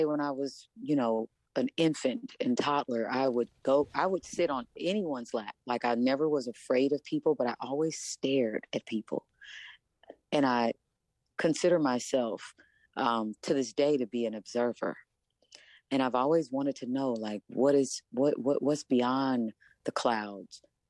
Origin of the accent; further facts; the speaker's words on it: Kansas City, Missouri, United States; the Coterie Theater's Young Playwrights Roundtable in my hometown, Kansas City.